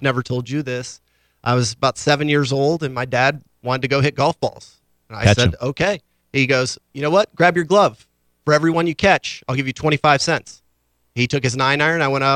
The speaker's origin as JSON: {"language": "English", "town": "Pittsburgh", "region": "Pennsylvania", "country": "United States", "tie": "born or raised there", "said": "I had lots of opportunities around where I grew up in Pittsburgh to play collegiately, both baseball and soccer"}